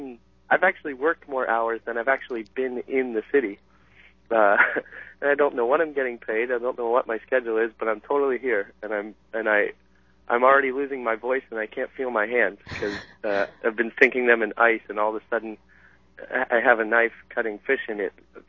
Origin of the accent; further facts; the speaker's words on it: Pennsylvania, United States; I grew up in Pennsylvania and went to college in Colorado